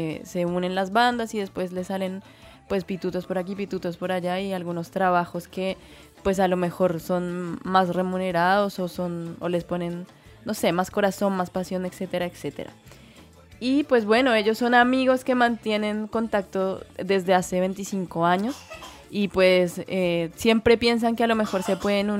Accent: Bogotá, Bogotá Capital District, Colombia; born there; ahora nos vamos directamente a nuestras, o bueno, a mi ciudad natal, Bogotá

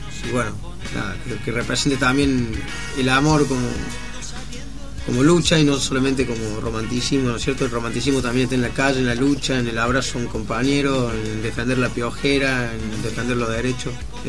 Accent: Córdoba, Argentina; Soy de Barrio Naranjo, siempre estuve comprometido con mi barrio y me siento vecino de Alberdi, realmente amo este barrio.

